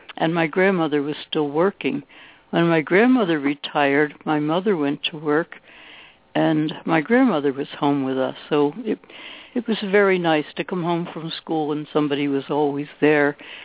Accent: Baltimore, Maryland, United States; I grew up in Baltimore, right in the city, to a blue-collar father

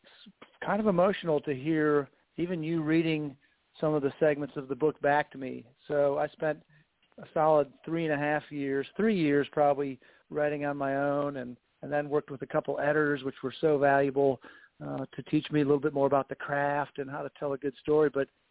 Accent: Naperville, Illinois, United States; I get to go to my hometown in the fall of Naperville, Illinois

